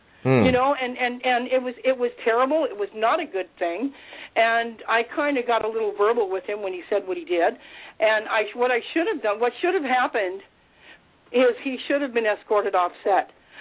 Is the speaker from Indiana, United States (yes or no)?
yes; Indiana, United States; She's a wonderful girl, and I grew up with her in Indiana.